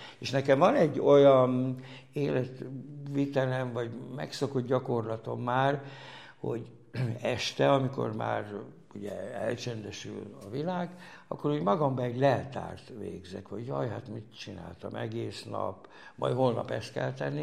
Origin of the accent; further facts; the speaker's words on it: Szikszó, Borsod-Abaúj-Zemplén, Hungary; Az elején említettem, hogy Szikszón nevelkedtem fel.